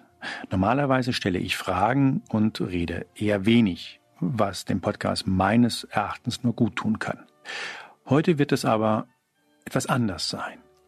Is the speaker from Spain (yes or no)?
yes; Spain; Wir reden heute über mein Heimatland, über Spanien.